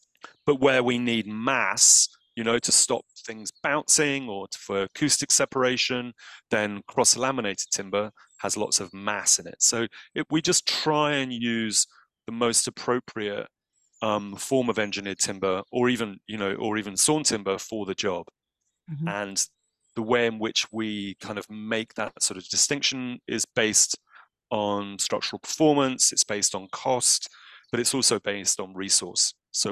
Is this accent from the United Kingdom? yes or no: yes; Milton Keynes, South East England, United Kingdom; Well, I was brought up in Milton Keynes.